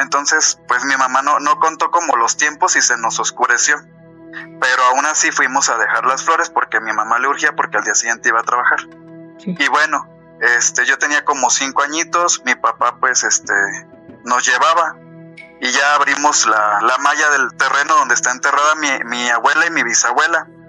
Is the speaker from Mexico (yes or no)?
yes; Guerrero, Mexico; now in Morelia, Mexico; Yo soy del estado de Guerrero, pero ahorita los escucho de Morelia, Michoacán, aquí trabajo.